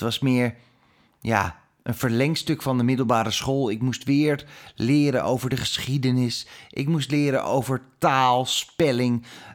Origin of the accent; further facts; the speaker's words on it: Huizen, North Holland, Netherlands; Een heel erg leuk klein mini-pandje in het oude dorp van Huizen. Het dorp waar ik opgegroeid ben, waar ik op school heb gezeten